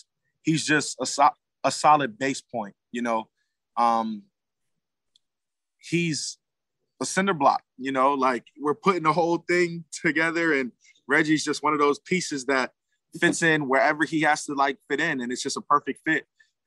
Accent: New Jersey, United States; Like, oh, like you're from basically Philly. I'm from Jersey.

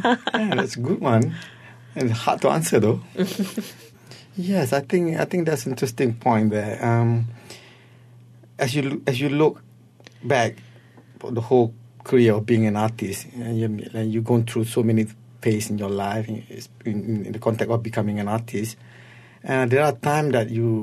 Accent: Malaysia; being Malay, being Malaysian artist, being who you are at the same time, even though your training is abroad, you know, your education is abroad, but strongly rooted in your own culture.

